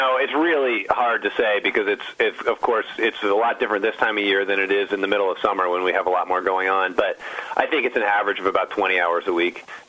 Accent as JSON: {"language": "English", "town": "Cabot", "region": "Vermont", "country": "United States", "tie": "born or raised there", "said": "which is a town about 8 miles east of my hometown of Cabot."}